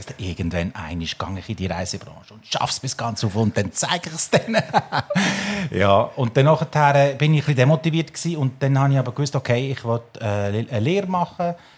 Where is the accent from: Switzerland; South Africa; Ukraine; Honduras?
Switzerland; Lucerne; Ich bin Innerschweizer. Ich bin in Luzern aufgewachsen. Und meine Mutter ist Holländerin, mein Vater ist Italiener und ich bin so ein Gastarbeiterkind eigentlich.